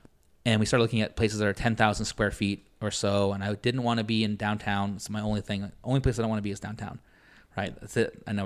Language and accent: English; Boston, Massachusetts, United States; So like I grew up in Boston.